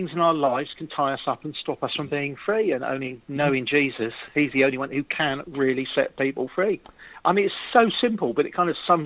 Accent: England, United Kingdom; I explained I was an entertainer from England, and I mentioned the BBC, which always works.

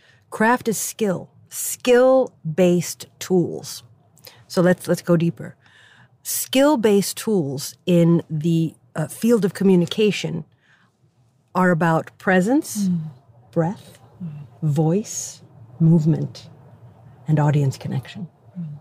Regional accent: Sweden; English is a second language; also born or lived in United States; As an other child, growing up in Sweden, brown, having to sort of elbow my way through things, going to the United States and being brown there too

